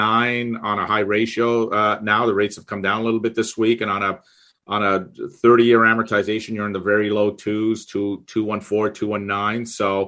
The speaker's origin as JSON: {"language": "English", "country": "Canada", "said": "as a Canadian"}